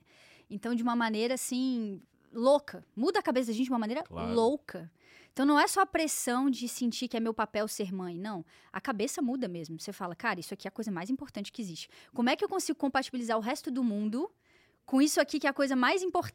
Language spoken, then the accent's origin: Portuguese; Brasília, Federal District, Brazil; eu sou de Brasília